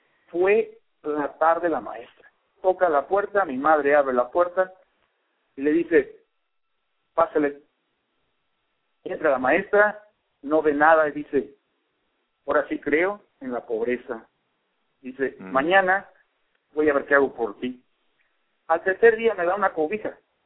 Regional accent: El Alazán, Michoacán, Mexico; moved away; also born or lived in La Alberca; De cuando llego a este país, y yo vengo de Michoacán, ¿no? Con mucho orgullo michoacano, nunca olvido mis raíces

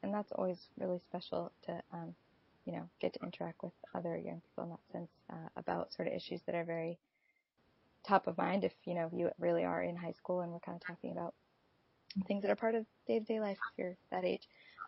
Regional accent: Massachusetts, United States; also born or lived in Nashville, United States; I'm a singer-songwriter, and I'm from the Boston area. I'm from the North Shore and kind of plugged into this sort of Americana folk music singer-songwriter scene that is actually alive and well in New England

